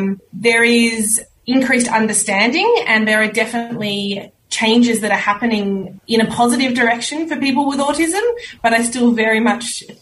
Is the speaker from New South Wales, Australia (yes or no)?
yes; Sydney, New South Wales, Australia; I'm from Sydney. I live in Sydney now and still based here. I've moved away and done a few things in all over places in the world, and I've ended up 5 kilometres from where I grew up.